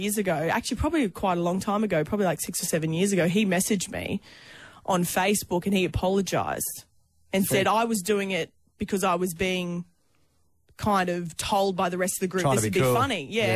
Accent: Stanthorpe, Queensland, Australia; And I was going to a high school back in my hometown in Stanthorpe.

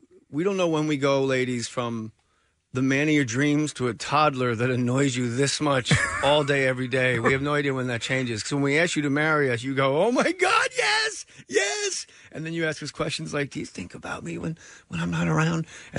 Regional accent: New Jersey, United States; When I grew up, it was like, I grew up in New Jersey, which is a nice place to live

